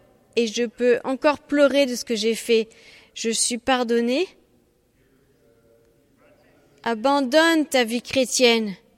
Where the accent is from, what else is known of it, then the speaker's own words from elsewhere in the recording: Netherlands; je viens de Hollande.